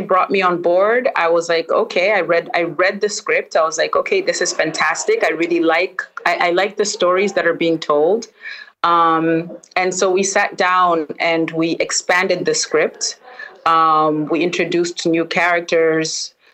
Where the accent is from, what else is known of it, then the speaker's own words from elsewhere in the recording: Dar es Salaam, Tanzania; Hey. I am from Dar es Salaam, Tanzania, born and raised, though I've traveled extensively and I've lived in other parts of the world.